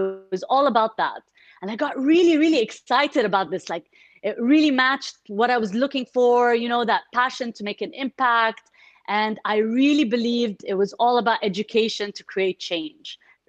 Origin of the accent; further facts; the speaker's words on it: Kuwait; also born or lived in Egypt; as a kid, I grew up in the Gulf. I actually grew up in Kuwait. And on every holiday, we'd come back to Egypt. And so I was always between, you know, the Gulf and Egypt.